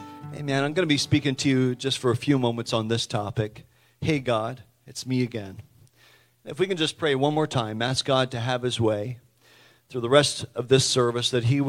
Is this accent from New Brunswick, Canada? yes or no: yes; Hatfield Point, New Brunswick, Canada; a young man growing up in Hatfield Point. It's not a very big area. It's all farmland and a community of maybe 500 people.